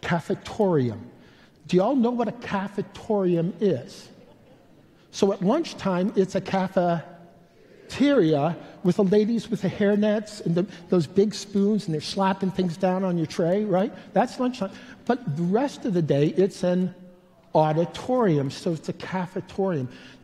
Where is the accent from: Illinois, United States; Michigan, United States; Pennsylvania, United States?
Pennsylvania, United States; We grew up in Appalachia, or right on the edge of Appalachia.